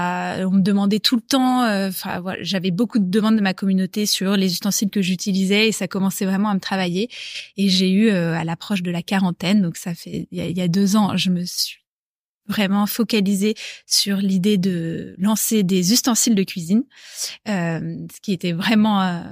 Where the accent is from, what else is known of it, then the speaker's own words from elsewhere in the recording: Neuilly-sur-Seine, Île-de-France, France; Alors, j'ai grandi à côté de Paris, j'ai jamais bougé. Alors j'habitais à Neuilly